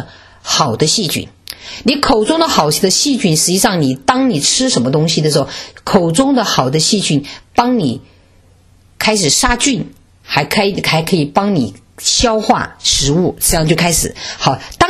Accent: China; 为什么我们中国人特别喜欢用防晒油？

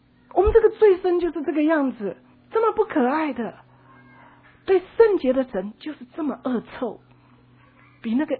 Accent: Taiwan; 我自己、哦、是个我们台湾人、哦、那个父母都日本式教育嘛

